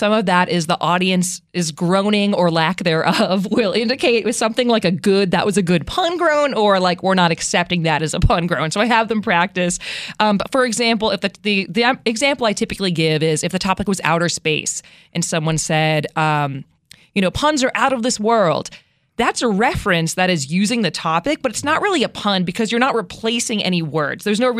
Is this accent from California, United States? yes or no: yes; California, United States; now in Washington, United States; Yeah, I grew up in the Silicon Valley area, California. I've been in D.C. for 13 years.